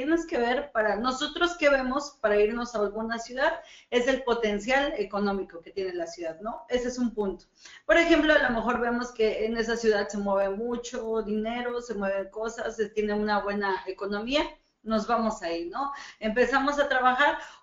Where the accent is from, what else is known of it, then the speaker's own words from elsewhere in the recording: Mexico; now in Lima, Peru; soy mexicana, estoy muy contenta porque ya llevo 3 años viviendo aquí en Perú